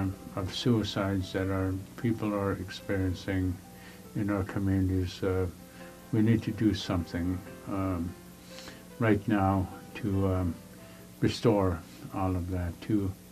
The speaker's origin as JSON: {"language": "English", "town": "Akiak", "region": "Alaska", "country": "United States", "second_language": "English", "said": "I'm from Akiak, Alaska. It's in the Kuskokwim River, and my date of birth is on September 29th, 1952."}